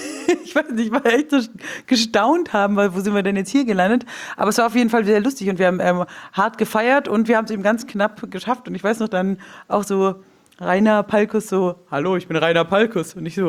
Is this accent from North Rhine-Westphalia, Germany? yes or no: no; Flensburg, Schleswig-Holstein, Germany; So, guten Tag, ich bin aus Flensburg.